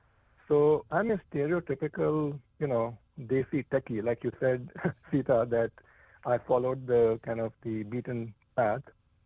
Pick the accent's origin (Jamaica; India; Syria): India; moved away as an adult; now in United States; So I grew up in India doing my undergraduate at IIT Bombay, like many other people in the U.S., and then I came to the U.S. for grad school in 1980.